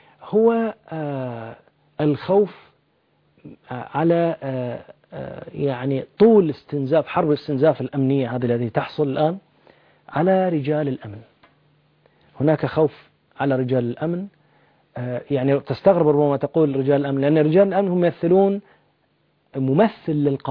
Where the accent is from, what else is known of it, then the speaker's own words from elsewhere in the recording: Bahrain; أعتقد أن نحن عندنا في البحرين إشكالية في الجانب القانوني